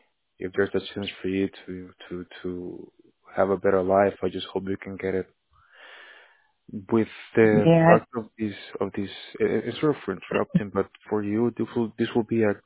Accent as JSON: {"language": "English", "country": "El Salvador", "moved": "yes", "lives_now": "Orlando, United States", "said": "Originally, I'm from El Salvador. We moved"}